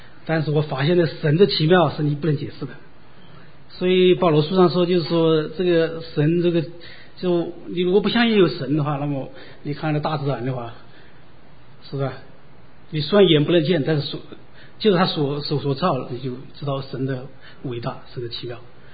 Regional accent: Jiangnan, China; 因为我的家乡是在这个江南嘛，就是靠长江。靠长江的话，是我们那个有个长江的支流嘛，支流经过我们的家。

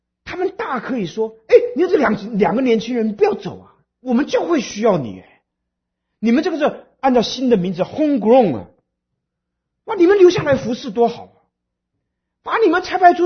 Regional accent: Taiwan; now in United States; 还好我是台湾来的，台湾来的开车都是一流的，二流的不是已经死了就在医院里面躺着。

